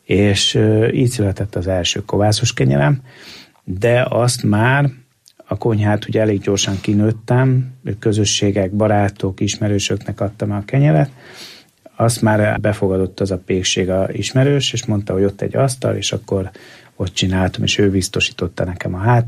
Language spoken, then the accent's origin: Hungarian; Budapest, Hungary; de ők meg azért alkalmaztak, mert pesti vagyok, tehát nem költözhettem ide, hanem Pesten dolgoztam